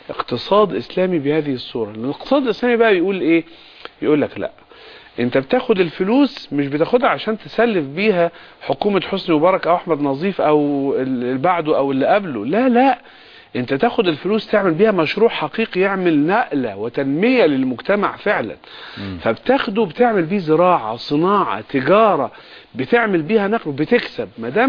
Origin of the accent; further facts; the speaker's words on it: Egypt; احنا ناس مصريين عندنا عرف اجتماعي، عندنا شرع ربنا، عندنا دين،